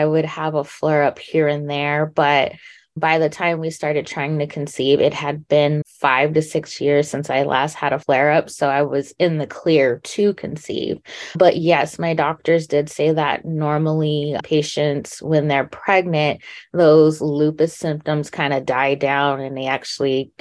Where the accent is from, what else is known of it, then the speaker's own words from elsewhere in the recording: California, United States; I'm from Southern California.